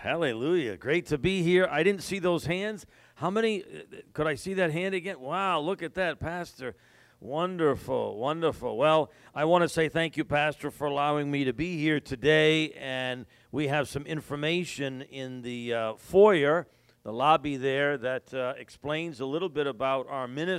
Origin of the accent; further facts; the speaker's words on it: New York City, New York, United States; I'm from New York City, so when we preach, we have a little conversation with the members.